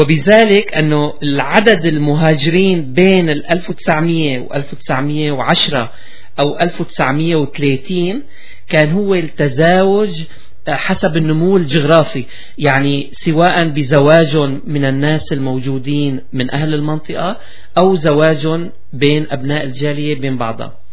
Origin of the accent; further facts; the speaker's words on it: Syria; now in Canada; أنا اليوم جيت من سوريا، أنا جيلي هو الجيل الأول، لا أزال أحتفظ بجنسيتي ولو أنا ما حافظت عليها، بس ولكن أبقى أنا سوري.